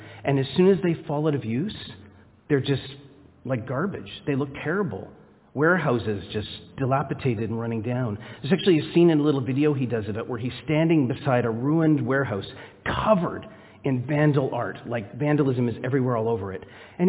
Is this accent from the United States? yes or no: no; Scarborough, Ontario, Canada; I'm from the suburbs, okay? I'm from Scarborough